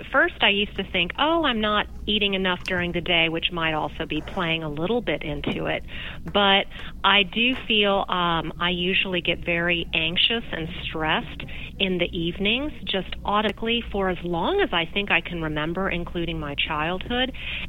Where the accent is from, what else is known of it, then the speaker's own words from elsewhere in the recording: the South, United States; particularly living here in America. I'm from the South, and, you know, food is a big part of life.